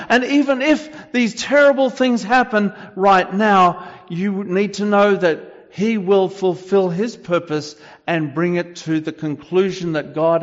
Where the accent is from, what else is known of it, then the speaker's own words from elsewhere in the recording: Australia; And I'm coming from Australia, I know about